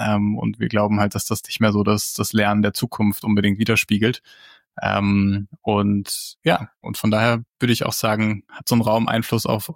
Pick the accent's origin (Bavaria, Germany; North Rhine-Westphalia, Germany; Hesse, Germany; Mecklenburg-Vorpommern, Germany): Hesse, Germany; Mittelbuchen; Ich komme aus einem Dorf, das heißt Mittelbuchen, zum Speckgürtel von Frankfurt, also zwischen Hanau und Frankfurt.